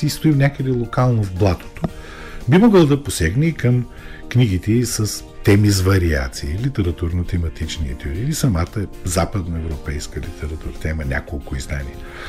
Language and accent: Bulgarian; Plovdiv, Plovdiv Province, Bulgaria; за нас като пловдивчани